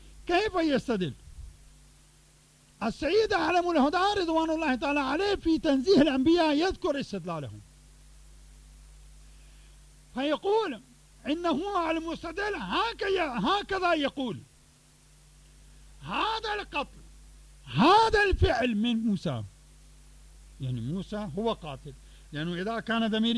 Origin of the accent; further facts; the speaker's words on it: Pakistan; Arabic is a second language; مثل ما عندنا في باكستان